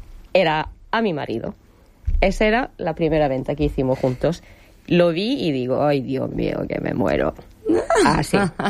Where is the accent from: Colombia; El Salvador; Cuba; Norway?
Norway; Spanish is a second language; also born or lived in Málaga; now in Spain; Sí, vi que para una noruega era más fácil aquí conseguir trabajo y todo eso, porque hay muchos, muchos noruegos.